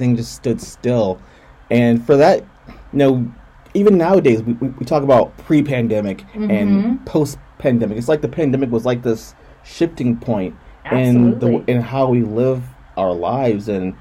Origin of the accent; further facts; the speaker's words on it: Midwest, United States; Like I'm from the Midwest here originally, but I've been to other places in the country.